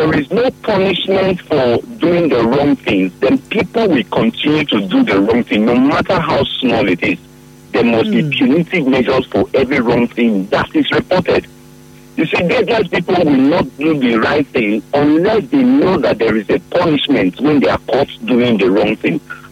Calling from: Woji, Rivers, Nigeria; I'm calling from Woji.

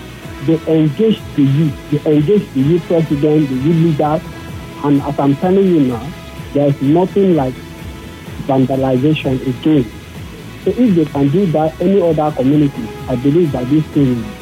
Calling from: Nigeria; calling from Nigeria.

